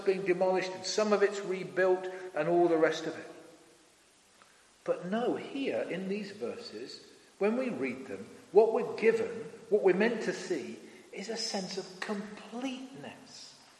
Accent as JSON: {"language": "English", "town": "Leicester", "region": "East Midlands", "country": "United Kingdom", "tie": "born or raised there", "said": "I grew up in Leicester. I used to live near the Victoria Park."}